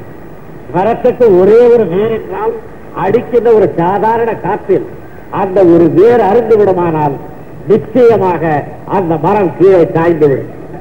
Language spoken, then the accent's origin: Tamil; Malaysia; ஆகையால் நீங்கள் நாங்கள் தமிழ்நாட்டுக்காரர்கள் என்று சொல்லாதீர்கள், நாங்கள் மலாசியக்காரர்கள், நாங்கள் கிளாவர வளையல், நாங்கள் மலாசியக்காரர்கள். ஆனால் எங்களுடைய மொழி தமிழ் மொழி